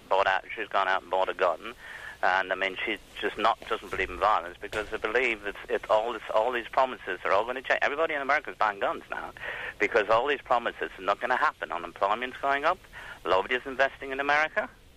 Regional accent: United States; now in Spain; As you know, I'm an American.

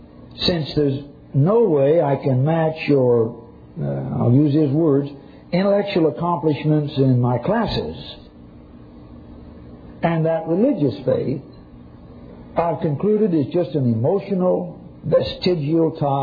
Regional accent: Oroville, United States; I remember my little town I grew up in Oroville.

